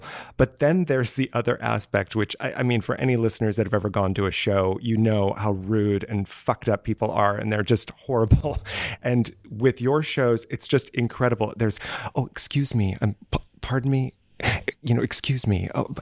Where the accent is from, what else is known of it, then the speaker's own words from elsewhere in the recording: Los Angeles, California, United States; I grew up in Los Angeles in the Valley. I always felt very much as an underdog being from the Valley, and now I'm very proud of it.